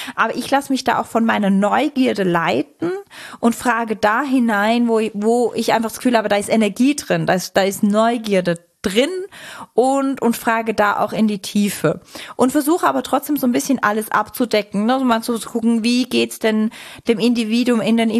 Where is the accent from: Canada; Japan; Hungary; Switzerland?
Switzerland; Ich bin Schweizerin.